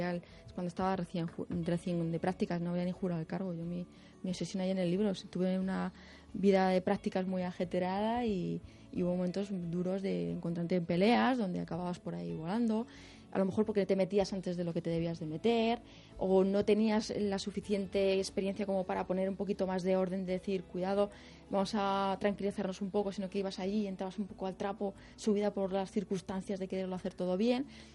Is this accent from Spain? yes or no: yes; Spain; no sé por qué soy española